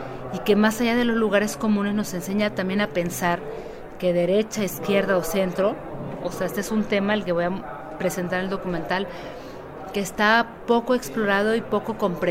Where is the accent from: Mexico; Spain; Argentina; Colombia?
Mexico; Nuestra cultura como mexicanos en el tema de la sexualidad, del cuerpo, de la convivencia, del ser